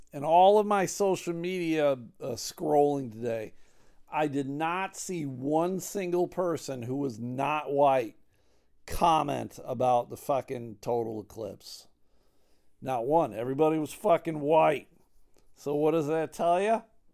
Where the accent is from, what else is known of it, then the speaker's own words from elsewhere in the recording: Buffalo, New York, United States; I'm originally from Buffalo, New York.